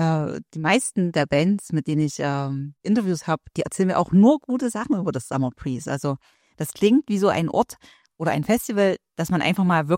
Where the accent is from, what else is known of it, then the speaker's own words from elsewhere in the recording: Saxony, Germany; ich komme ja jetzt hier aus Sachsen, aus so einer Ecke im Erzgebirge